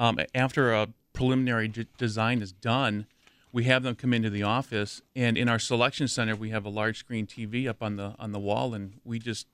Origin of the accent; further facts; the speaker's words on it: Wisconsin, United States; I grew up near Madison.